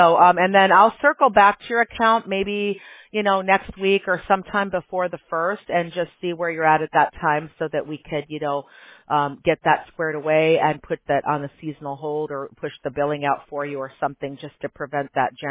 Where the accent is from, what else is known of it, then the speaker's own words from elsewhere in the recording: Chicago, Illinois, United States; I grew up in Chicago, I'll manage.